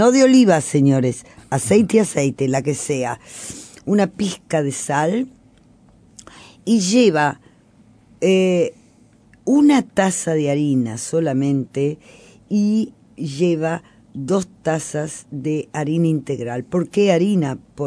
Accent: Montevideo, Uruguay; pero el barrio de mi infancia, que era el barrio de mi abuela, era el barrio La Mondiola

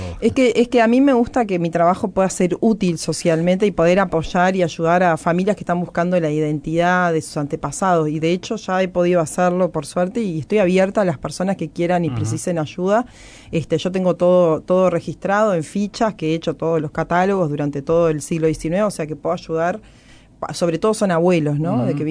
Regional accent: Soriano, Uruguay; yo soy del interior, soy de Soriano

